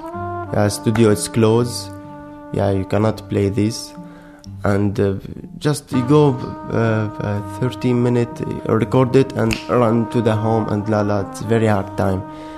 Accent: Damascus, Damascus Governorate, Syria; now in Berlin, Germany; I'm from Damascus, Syria.

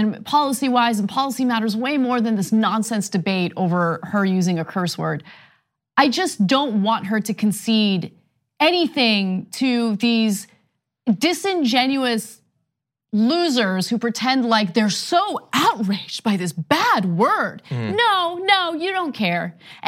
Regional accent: United States; for me as an American, I took advantage of something like that.

